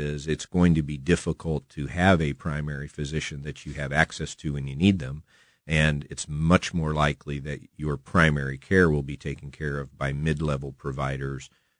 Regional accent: St. Louis, Missouri, United States; at the time growing up in St. Louis

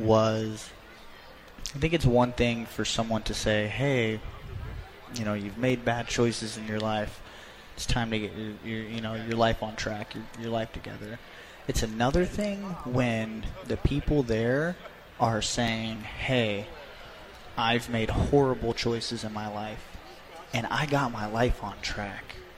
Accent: Florida, United States; And I'm like, dude, I'm from Florida, man. So I don't even know why I'm here.

